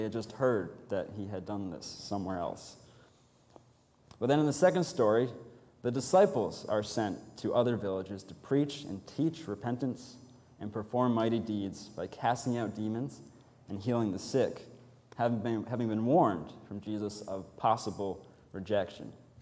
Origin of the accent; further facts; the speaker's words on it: Rhode Island, United States; born there; now in Northern Virginia, United States; I was born right here in Rhode Island, but this is also the church where I was introduced to the gospel.